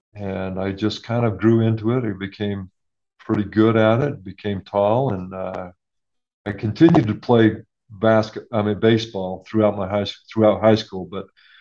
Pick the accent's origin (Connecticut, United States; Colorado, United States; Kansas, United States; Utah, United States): Utah, United States; Riverton; Well, I grew up in Riverton, Utah, which was just a small town when I was growing up. I call it the sweet spot of growing up. It was just in the 60s and 70s in a small town.